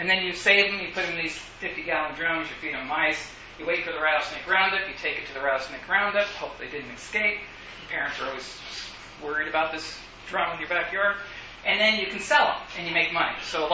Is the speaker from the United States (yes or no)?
yes; Sweetwater, Texas, United States; So I grew up in Sweetwater, Texas, I know. But only from high school on up.